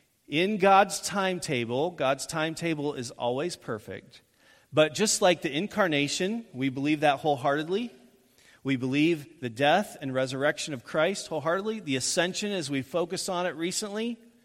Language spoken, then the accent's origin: English; Indiana, United States; when we're from Indiana, there were not mountains.